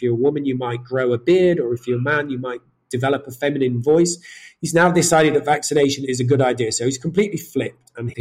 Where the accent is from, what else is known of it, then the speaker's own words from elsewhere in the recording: United Kingdom; now in Salvador, Brazil; I'm a British freelance journalist based in Salvador in Brazil